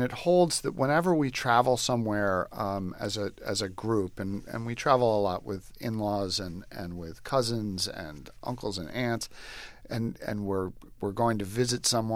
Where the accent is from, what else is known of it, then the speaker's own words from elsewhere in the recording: United States; I mean, look, I'm an American. I love television.